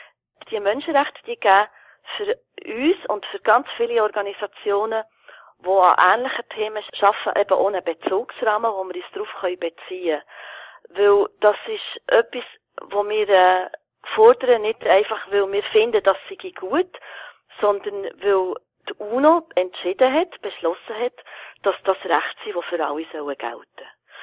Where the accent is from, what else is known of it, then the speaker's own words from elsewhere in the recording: Switzerland; wo man jetzt zum Beispiel bei uns in der Schweiz allen würde ohne weiteres zugestehen